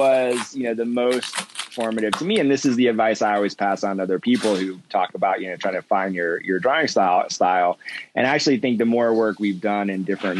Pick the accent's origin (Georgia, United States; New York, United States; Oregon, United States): Georgia, United States; Savannah; I grew up in Savannah, Georgia, so I would go there in the summers and hang out with them a little bit.